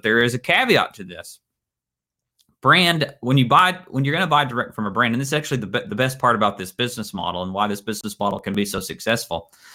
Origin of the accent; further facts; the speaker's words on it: Kentucky, United States; We come from Eastern Kentucky. It's the poorest part of the United States. It's a very rural part of the United States.